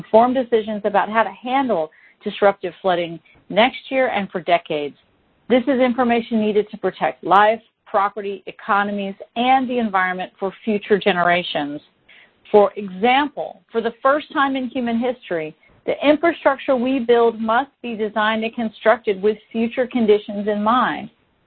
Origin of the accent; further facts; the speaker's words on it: Texas, United States; In my home state of Texas in 2020